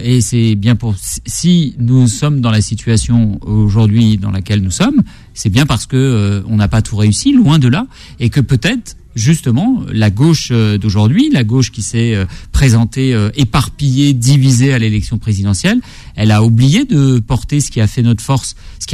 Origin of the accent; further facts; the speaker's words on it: La Courneuve, Île-de-France, France; also born or lived in Saint-Denis; je suis un enfant de la Courneuve. Je suis né à Saint-Denis. J'ai toujours vécu. Je vis à la Courneuve aujourd'hui. J'ai grandi dans la cité des 4000.